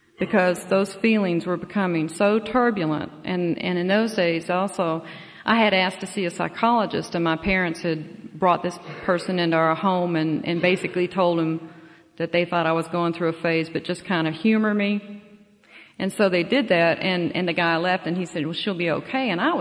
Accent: Knoxville, Tennessee, United States; I'm from Tennessee originally. I was born in Knoxville, Tennessee.

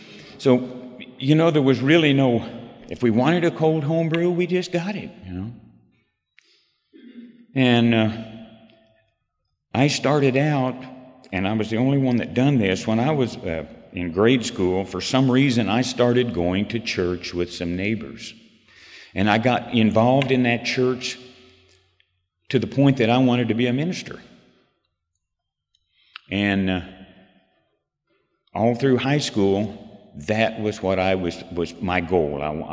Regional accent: Branson, Missouri, United States; I was from Branson.

